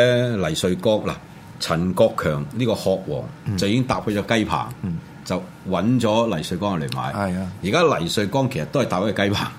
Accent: China; 但係我哋中國人係將個日軍撕開啊嘛，撕爛啊嘛。

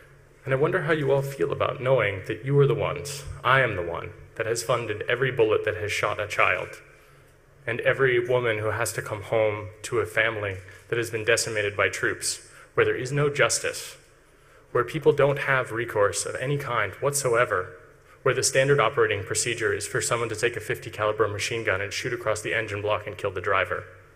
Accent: United States; I'm an American, born and raised, who's unhappy.

